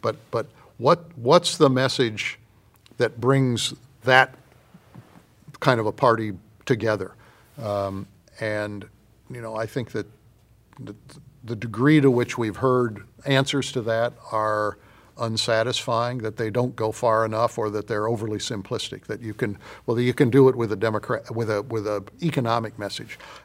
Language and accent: English; Illinois, United States; I remember talking to a couple of older guys in my home state of Illinois back in the early summer